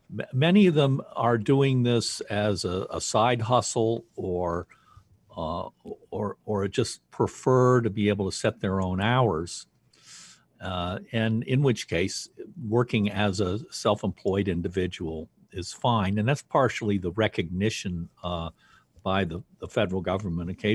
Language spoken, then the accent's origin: English; Massachusetts, United States; is also going on in my home state of Massachusetts